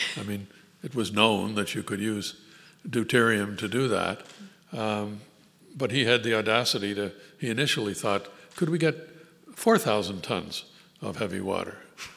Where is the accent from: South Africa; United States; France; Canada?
Canada; and as a Canadian, I didn't feel that comfortable with that. So I came back to Canada.